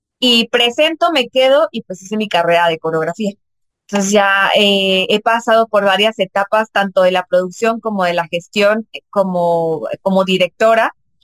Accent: Irapuato, Guanajuato, Mexico; Yo soy de Irapuato.

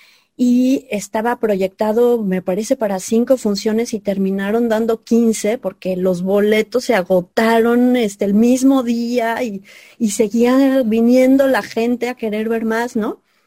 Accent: Mexico City, Mexico; moved away as an adult; now in Guadalajara, Mexico; aquí en Guadalajara, yo soy chilanga, soy muy chilanga, también como tú, pero yo llegué más o menos en los años 80s aquí a Guadalajara.

